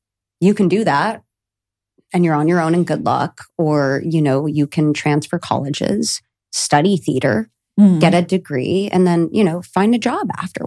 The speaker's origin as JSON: {"language": "English", "region": "New Jersey", "country": "United States", "tie": "born or raised there", "lives_now": "Los Angeles, United States", "said": "Originally from Dirty Jers, born and raised."}